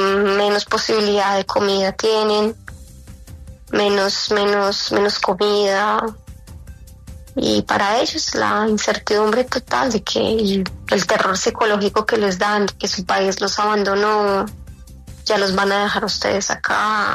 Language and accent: Spanish; Colombia; born there; Desde mi país de origen, y el que también me siento muy orgullosa de haber nacido.